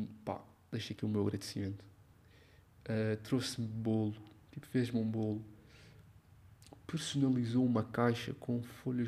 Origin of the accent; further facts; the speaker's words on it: Portugal; E para mim, então, que sou português, tipo, vocabulário novo, tipo, tudo.